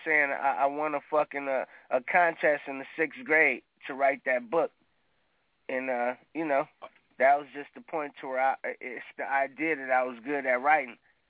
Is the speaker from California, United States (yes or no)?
yes; Los Angeles, California, United States; Just because I come from South Central, nigga, and bang the turf, nigga.